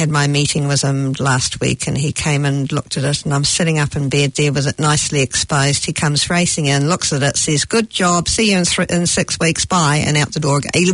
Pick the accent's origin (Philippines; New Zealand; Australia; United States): New Zealand; I'm so Kiwi in so many ways, but I have travelled so much, you know.